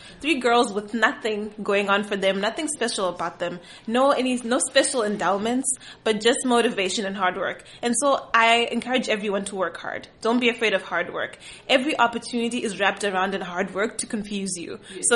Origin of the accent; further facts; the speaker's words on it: Zimbabwe; now in United States; I'm a third-year student at St. Catherine University. I'm an international student from Zimbabwe.